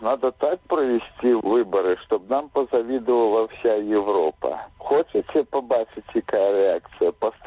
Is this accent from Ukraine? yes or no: no; Belarus